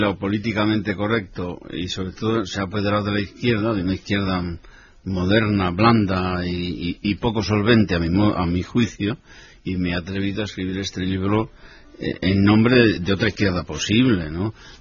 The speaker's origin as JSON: {"language": "Spanish", "town": "Villanueva", "region": "Cantabria", "country": "Spain", "tie": "born there", "said": "Es que este en Villaescusa es el municipio. Dentro de ese municipio hay varias entidades de población y una es Villanueva, que es, yo nací en la panadería de Villanueva."}